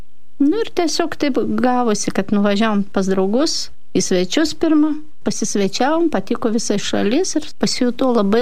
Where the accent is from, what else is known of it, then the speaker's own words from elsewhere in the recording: Saint Petersburg, Russia; Lithuanian is a second language; now in Lithuania; Aš esu kilusi iš Sankt Peterburgo.